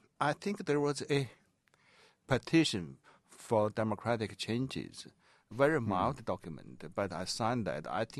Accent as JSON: {"language": "English", "country": "China", "tie": "born or raised there", "second_language": "English", "moved": "as an adult", "lives_now": "United States", "said": "Yes, because I lived in China for 29 years before I came to the States. That was part of myself, my past."}